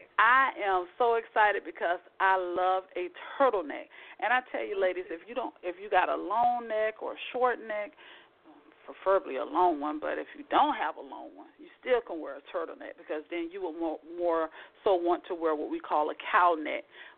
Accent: Lakeland, Florida, United States; And I hail right here from Central Florida, guys, Lakeland to be exact, the city of swans.

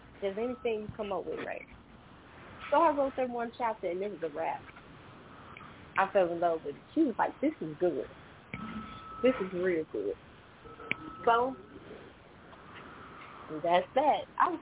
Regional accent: Chicago, Illinois, United States; Yeah, I'm from Chicago, born and raised. Probably hear a little Southern tang in my voice.

